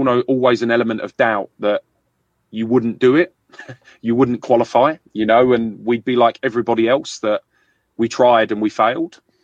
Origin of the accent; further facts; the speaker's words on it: London, United Kingdom; accent: London; I grew up in London. I don't know how good you are with English accents, Andreas, but mine is a London accent. So I grew up in London.